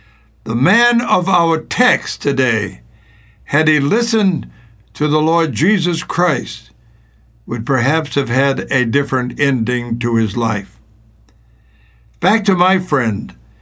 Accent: United States; As an American who loves his country

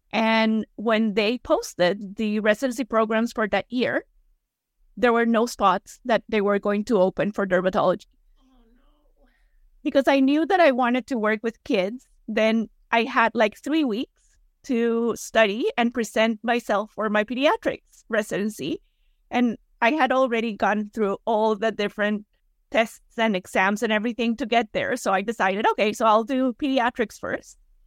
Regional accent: Costa Rica; English is a second language; Of course, like I am originally from Costa Rica. Costa Rica is a very small country

